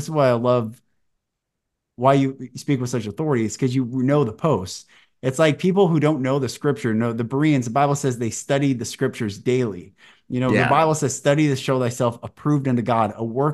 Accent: Seattle, Washington, United States; I grew up in Seattle and I'm on my way.

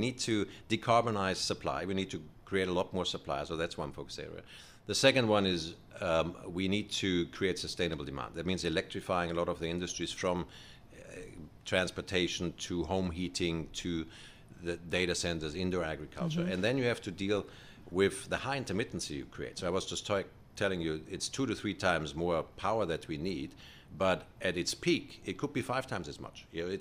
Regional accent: Germany; English is a second language; I'm from Germany originally. I mean, you can tell the accent.

